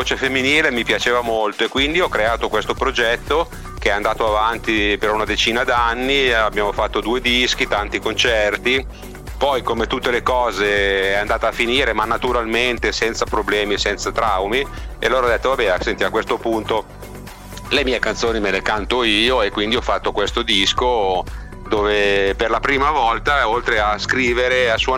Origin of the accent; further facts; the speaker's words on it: Milan, Lombardy, Italy; Io sono di Milano, sì.